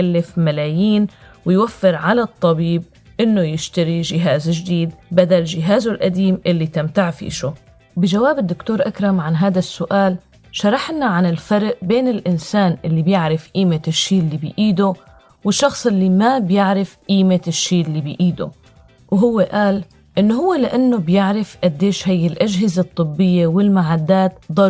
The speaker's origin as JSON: {"language": "Arabic", "country": "Syria", "said": "ومنتمنى كمان إنه كل واحد فينا كسوريين يعمل اللي بيقدر عليه"}